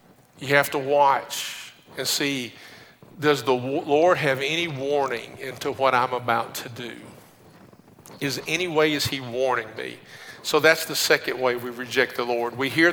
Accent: Decatur, Illinois, United States; born there; also born or lived in Maryville, Tennessee; I remember I was born in Illinois, Decatur, Illinois, and we lived in East Tennessee in Maryville, which is south of Knoxville.

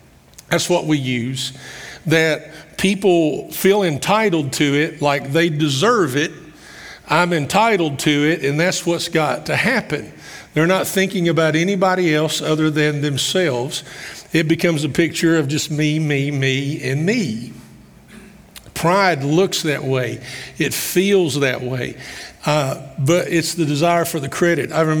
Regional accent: Summersville, Kentucky, United States; Growing up outside of Campbellsville, a little community called Summersville, in the summertime, we get our yards to mow.

